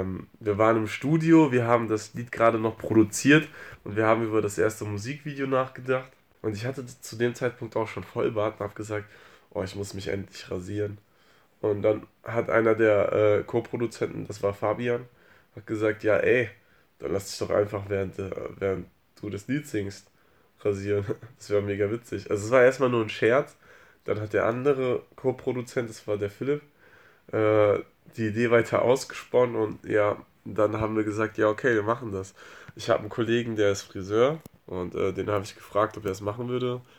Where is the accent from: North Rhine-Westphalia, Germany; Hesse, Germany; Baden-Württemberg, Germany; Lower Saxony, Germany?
Hesse, Germany; Fulda; born there; weil ich gebürtig aus Fulda komme, ein paar alte Gesichter wiederzusehen, ein paar alte Freunde zu begrüßen